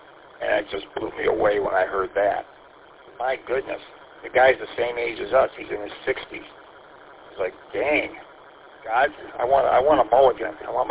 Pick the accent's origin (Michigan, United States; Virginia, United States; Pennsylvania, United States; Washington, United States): Michigan, United States; St. Clair Shores; There's a swap meet this weekend in St. Clair Shores, my hometown, for ham radio.